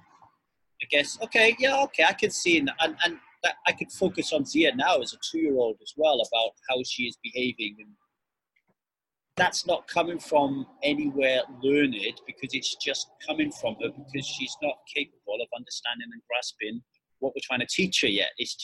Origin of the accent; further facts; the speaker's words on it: Ogmore Vale, Wales, United Kingdom; I put so much stock into who I am, being because I was raised in Ogmore Vale and surrounded by that society, that societal structure and those people.